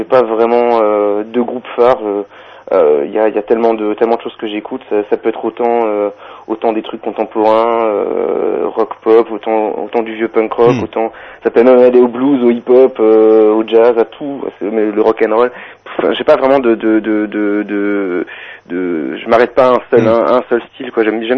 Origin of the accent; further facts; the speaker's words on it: Luxembourg; Non, en fait je suis luxembourgeois.